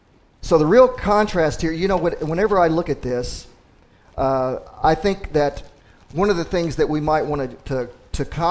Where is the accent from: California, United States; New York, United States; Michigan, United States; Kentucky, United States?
Kentucky, United States; You know, I grew up in Western Kentucky, poor family, never met my father, drugs, dating scene, no church except maybe visit it one or two times a year.